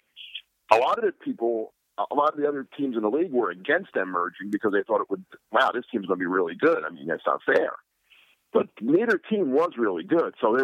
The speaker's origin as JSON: {"language": "English", "town": "Trenton", "region": "New Jersey", "country": "United States", "tie": "born or raised there", "said": "I mean, I grew up in Trenton, New Jersey, which was right on the border."}